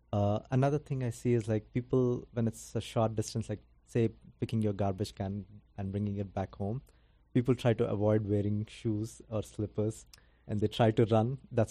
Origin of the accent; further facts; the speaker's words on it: India; Honestly speaking, like, I'm from India